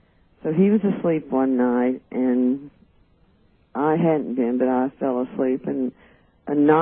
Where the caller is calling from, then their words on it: Kansas City, Missouri, United States; I'm from Kansas City.